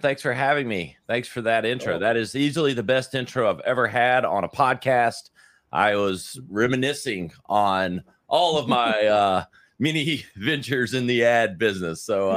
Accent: South Carolina, United States; I'm a Southern boy, born and raised in South Carolina.

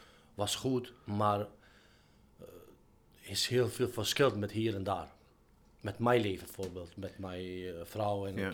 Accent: Kosovo; Dutch is a second language; now in Netherlands; Ja, maar ik kom uit Kosovo en ik ben... buitenlanders uit Kosovo, maar ik ben ook Nederlands.

